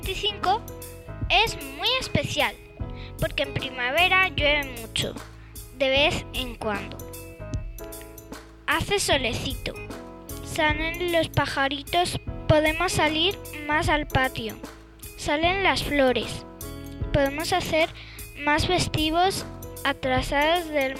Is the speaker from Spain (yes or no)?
yes; Aldea del Fresno, Community of Madrid, Spain; Hoy os voy a contar mi pueblo, que se llama Aldea del Fresno. Está a 52 kilómetros de Madrid.